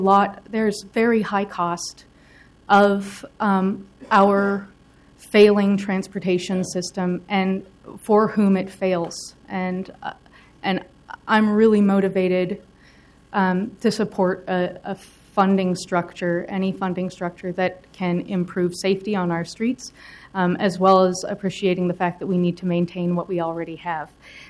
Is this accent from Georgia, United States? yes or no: no; Portland, Oregon, United States; I also grew up in Portland. I grew up in Park Rose Gateway.